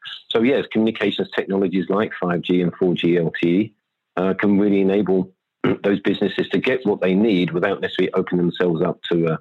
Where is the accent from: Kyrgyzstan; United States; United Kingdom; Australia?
United Kingdom; England; I have a middle name, but I just don't use it, being an Englishman.